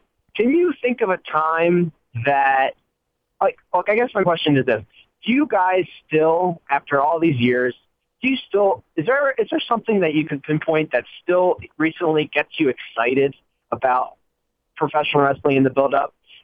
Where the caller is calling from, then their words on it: Philadelphia, Pennsylvania, United States; from Philly.